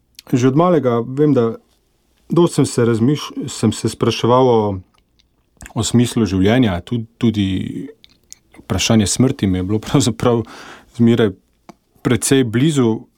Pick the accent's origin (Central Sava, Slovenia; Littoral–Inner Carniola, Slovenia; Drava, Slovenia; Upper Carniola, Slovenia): Drava, Slovenia; Maribor; Ja, prihajam iz Maribora, obiskoval sem župnijo Matere usmiljenja pri Frančiškanih.